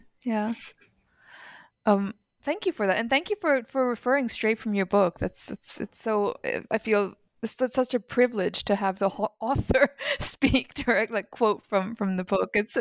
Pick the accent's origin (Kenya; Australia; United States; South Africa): South Africa; being a South African in South Africa